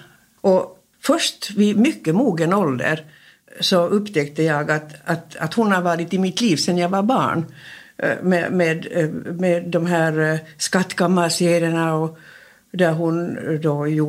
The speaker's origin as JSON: {"language": "Swedish", "country": "Finland", "accent": "Finland Swedish", "said": "jag kommer från Finland. Jag är finlandssvensk."}